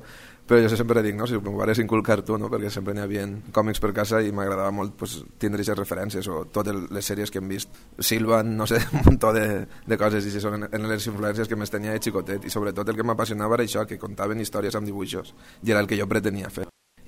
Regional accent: Alfafar, Valencian Community, Spain; Soc d'Alfafar

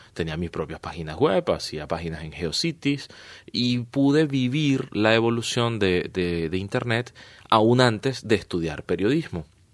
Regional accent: Caracas, Capital District, Venezuela; vengo de Caracas, Venezuela, soy periodista y ciberactivista.

